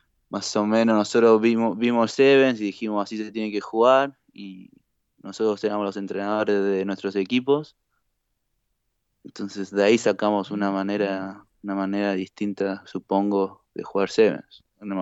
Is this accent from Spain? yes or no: no; Argentina; Yo soy argentino